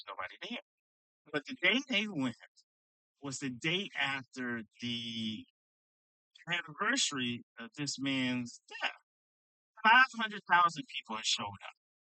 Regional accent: United States; I am an American author. I am a Christian businessman.

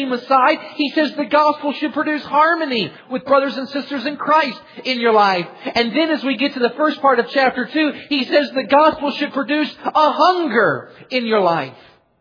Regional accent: Florida, United States; As a young boy, I grew up in Central Florida. Summers in Central Florida were fun as a little boy.

